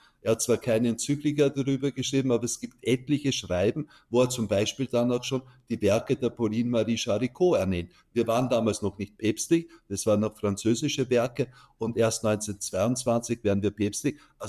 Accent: Austria; bei uns in Österreich

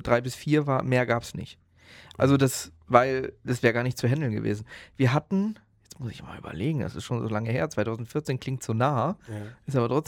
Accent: North Rhine-Westphalia, Germany; Und aber ich komme aus dem Dorf da. Und da in diesem kleinen Dörf, was heißt kleines Dörfchen, 4000 Einwohner

